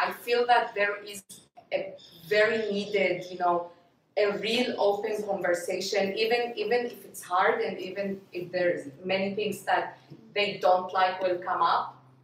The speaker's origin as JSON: {"language": "English", "country": "Israel", "tie": "born or raised there", "said": "I grew up in the Jewish society in Israel"}